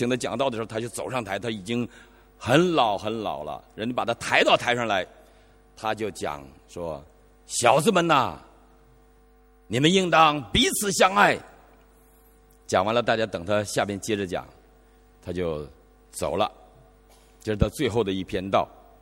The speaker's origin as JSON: {"language": "Chinese", "region": "Northeast China", "country": "China", "said": "你知道我们东北人是不太洗脚不太洗澡的，我们东北过去很穷啊，冬天又很冷，大概我们一个冬天就洗两次澡。"}